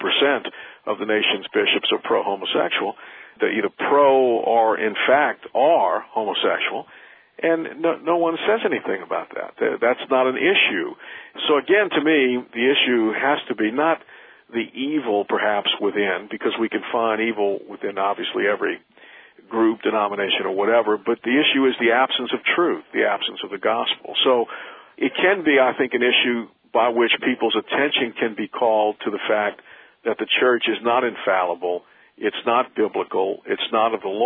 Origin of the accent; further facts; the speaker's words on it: New Orleans, Louisiana, United States; I grew up in New Orleans, and so it's not new to me.